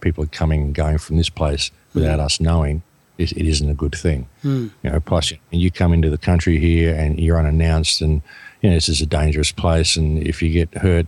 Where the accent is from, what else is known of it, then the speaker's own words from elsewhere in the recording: Australia; I'm just an Australian. I'm just an Aussie.